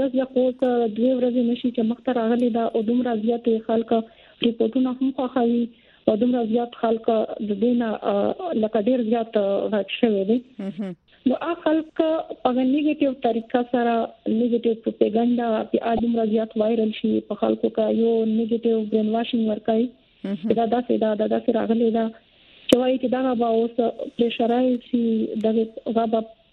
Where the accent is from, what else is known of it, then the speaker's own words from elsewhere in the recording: Khyber Pakhtunkhwa, Pakistan; موږ خپل د وزیرستان یو